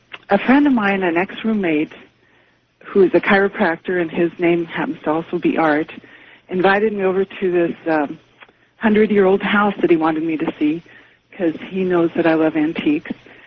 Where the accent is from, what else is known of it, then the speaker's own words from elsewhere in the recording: Portland, Oregon, United States; now in Eugene, United States; I'm from Eugene, Oregon.